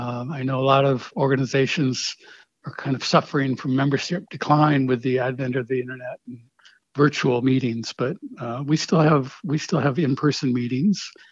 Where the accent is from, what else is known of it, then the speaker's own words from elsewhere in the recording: Florida, United States; I grew up down in South Florida where we really didn't have the sort of rocks or the sort of landscape that would lend itself to a rock garden.